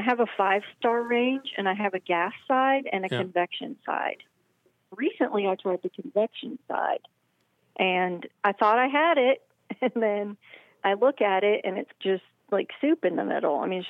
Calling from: Memphis, Tennessee, United States

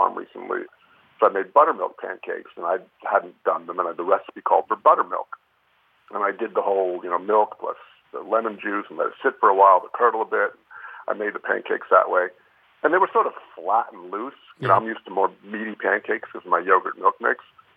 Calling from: Pennsylvania, United States; I'm calling from Pennsylvania.

